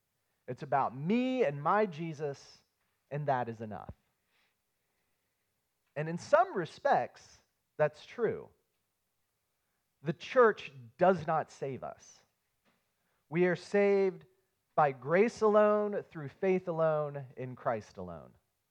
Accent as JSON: {"language": "English", "region": "West Virginia", "country": "United States", "tie": "born or raised there", "said": "Every summer, when I was a kid growing up in West Virginia, our church would rent a big van full of inner tubes"}